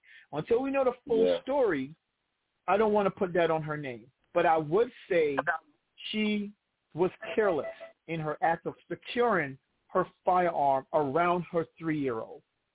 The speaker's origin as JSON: {"language": "English", "town": "Brooklyn", "region": "New York", "country": "United States", "tie": "born or raised there", "said": "I grew up in Brooklyn, New York. I didn't start driving until I was 20."}